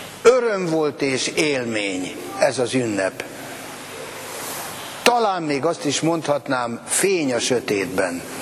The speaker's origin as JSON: {"language": "Hungarian", "country": "Hungary", "said": "Magyarok vagyunk."}